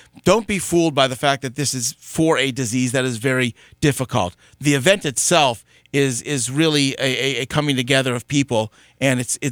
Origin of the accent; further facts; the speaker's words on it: Detroit, Michigan, United States; I mean, for me, I'm a guy from Detroit.